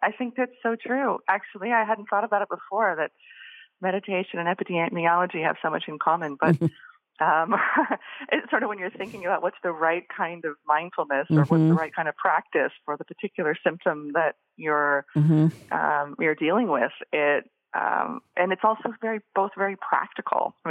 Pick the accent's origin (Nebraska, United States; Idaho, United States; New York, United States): Idaho, United States; Boise; in the area that I was living growing up in Boise, Idaho, we had a lot of refugees resettled from Bosnia